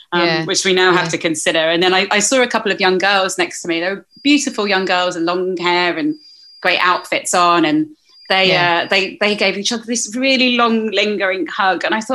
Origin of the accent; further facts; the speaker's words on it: Spain; the people and places I love in Spain in October for half term. I'm going back to my hometown, really.